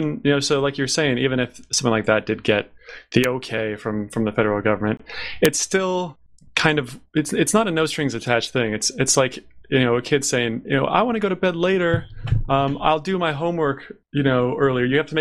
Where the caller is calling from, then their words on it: California, United States; You know, and I'm broadcasting obviously from California